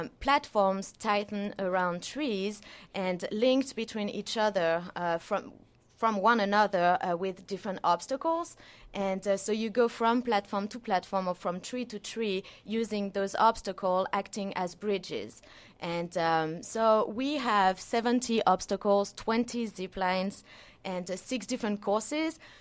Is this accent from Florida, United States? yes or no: no; Alabama, United States; I'm from Alabama.